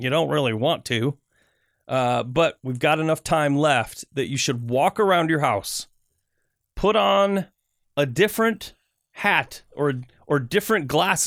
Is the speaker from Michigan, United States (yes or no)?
yes; Michigan, United States; now in Portland, United States; Well, I grew up in Michigan, and one of my friend's moms would grow roses, and it was a big deal.